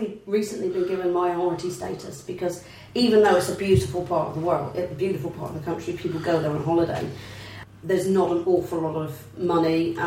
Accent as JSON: {"language": "English", "region": "South West England", "country": "United Kingdom", "said": "I'm from Cornwall, which is a very rural area down in the southwest corner of the country."}